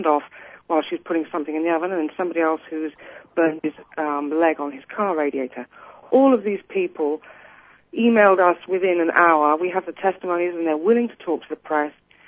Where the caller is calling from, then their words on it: Canoga Park, California, United States; I'm calling from just outside L.A. at Canoga Park in California.